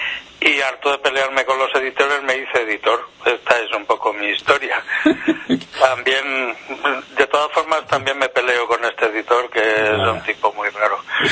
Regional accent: Madrid, Community of Madrid, Spain; yo soy periodista, soy de Madrid, tengo ya una trayectoria de casi 40 años en el mundo del vino.

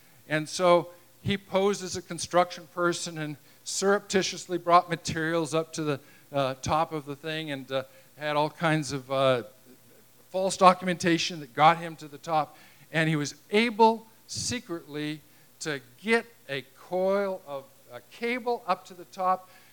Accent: Vancouver, British Columbia, Canada; I'm from Vancouver, British Columbia. I know, why would I live here if I'm from there, right? But yeah, I'm from Vancouver, British Columbia

